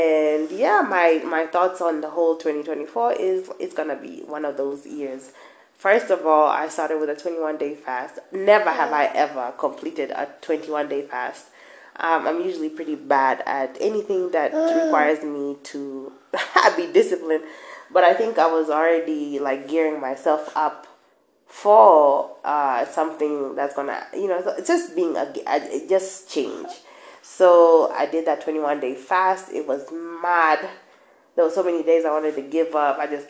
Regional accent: Kenya; I am your Kenyan plug, and I talk all things that go through my head.

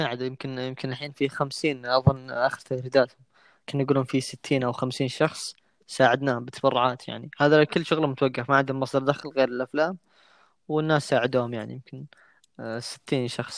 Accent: Saudi Arabia; ترى حتى عندنا في السعودية

